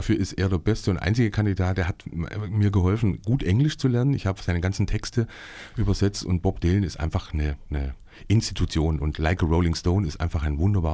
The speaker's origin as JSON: {"language": "German", "town": "Eisenach", "region": "Thuringia", "country": "Germany", "tie": "born or raised there", "said": "Aber meine Heimat ist schon Eisenach."}